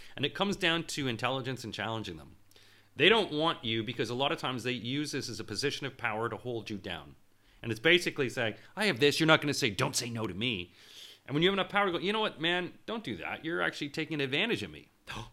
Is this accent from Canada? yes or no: yes; Canada; now in United Kingdom; But I was basically told, as a Canadian, we have enough of you.